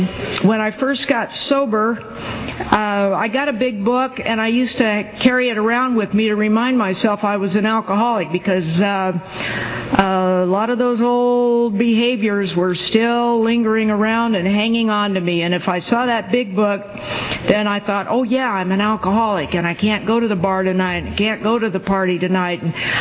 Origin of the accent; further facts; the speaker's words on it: Springville, California, United States; I was born and raised in Springville